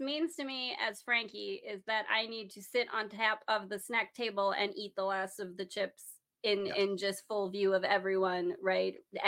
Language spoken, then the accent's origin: English; Midwest, United States; I mean, I come from the Midwest. We feed people. It's what we do.